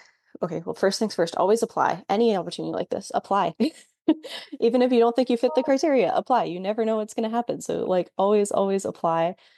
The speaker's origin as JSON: {"language": "English", "country": "Canada", "said": "as a Canadian, I didn't have any agricultural education opportunities in Canada and Canadian schools."}